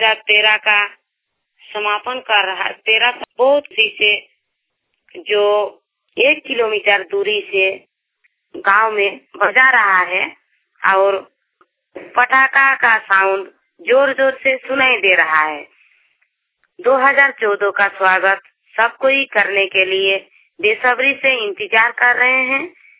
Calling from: Khakripara, Jharkhand, India; मैं जमशेदपुर ब्लॉक में रहती हूँ और मेरा गांव का नाम है खाकड़ीपाड़ा।

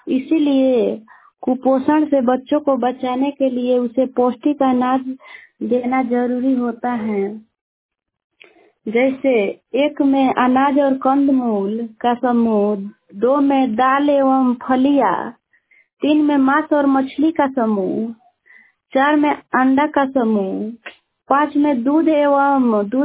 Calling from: Siswa Tajpur, Bihar, India; भंगा पंचायत थाना भंगहा, प्रखंड मैनाटांड, ग्राम सिसवा ताजपुर से बोल रही हूँ।

